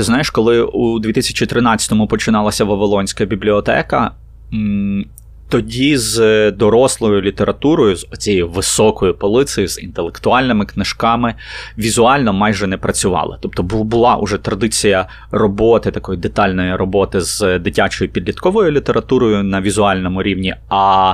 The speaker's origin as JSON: {"language": "Ukrainian", "town": "Ivano-Frankivsk", "region": "Ivano-Frankivsk Oblast", "country": "Ukraine", "tie": "born or raised there", "said": "Більше часу я проводжу у Франківську. Мені там набагато затишніше і комфортніше. Це моє рідне місто, з яким я, в якому я почуваю себе дуже легко."}